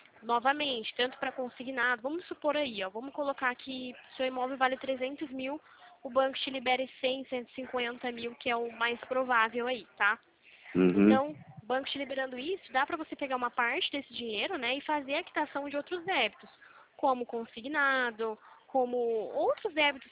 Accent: São Paulo, Brazil; eu trabalho aqui em São Paulo. Sou de São Paulo.

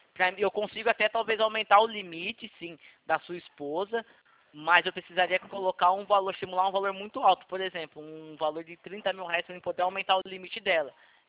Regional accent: Itatiba, São Paulo, Brazil; Eu sou de Itatiba.

